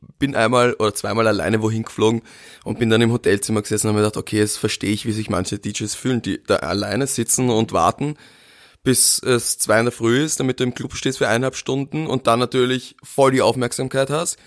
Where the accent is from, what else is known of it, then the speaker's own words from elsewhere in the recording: Austria; Dann komme ich aus Österreich.